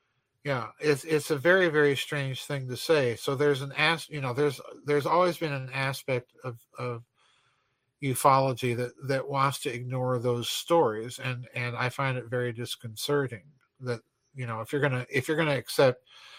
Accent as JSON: {"language": "English", "region": "South Dakota", "country": "United States", "tie": "born or raised there", "said": "You know, I grew up in South Dakota, so I know these people."}